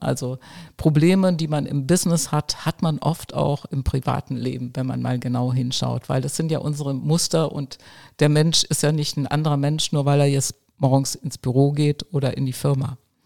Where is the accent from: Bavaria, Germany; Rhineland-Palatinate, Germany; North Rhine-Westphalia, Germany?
North Rhine-Westphalia, Germany; Rösrath; ich fahre mit dem Auto so alles anderthalb Stunden rund um meinen Heimatort hier, Rösrath.